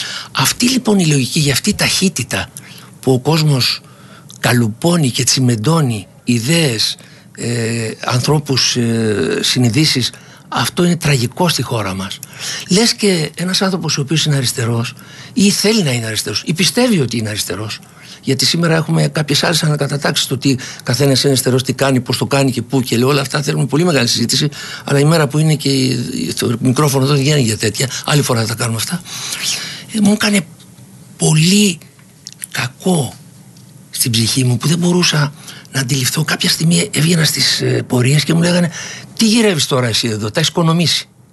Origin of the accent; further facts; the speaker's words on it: Nikaia, Attica, Greece; born there; γεννήθηκα στην Κοκκινιά από πρόσφυγες γονείς, τουλάχιστον πλευρά της μητέρας μου, σε μια εργατούπολη που ζούσαν βιοπαλαιστές, δεν ήθελα να μείνω εκεί